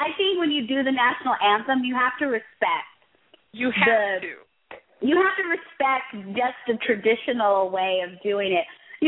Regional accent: Odessa, Texas, United States; From Odessa, Texas. That's where Friday Night Lights came from. I'm like

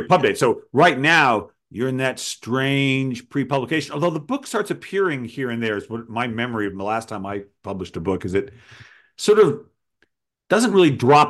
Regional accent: Providence, Rhode Island, United States; I got to have a book launch where people from my hometown of Providence zoomed

